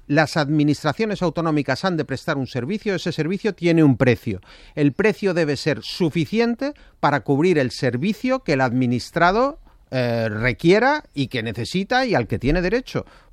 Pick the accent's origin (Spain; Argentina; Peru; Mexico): Spain; Catalonia; Yo lo que le aseguro es que, como catalán, si fuera el presidente